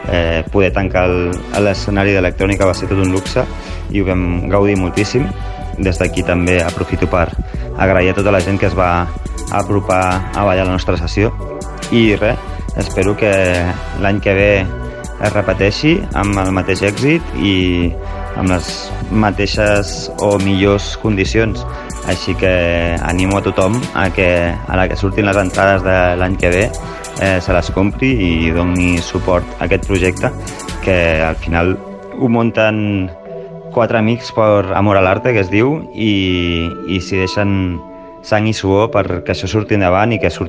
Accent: Sabadell, Catalonia, Spain; Jo crec que com a sabadellenc és tot un orgull poder tindre esdeveniments així a la ciutat.

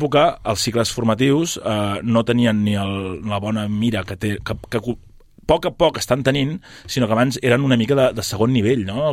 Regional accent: Sabadell, Catalonia, Spain; Vaig estar estudiant a la secundària, tant el primer de batxillerat aquí a l'Escola Pia, Sabadell. Jo sóc de Sabadell de tota la vida.

